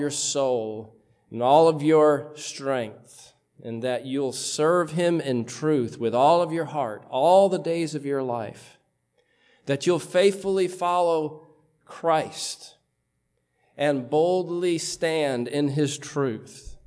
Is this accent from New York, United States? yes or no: yes; Buffalo, New York, United States; I'm from Buffalo, so I scoff at that kind of thing.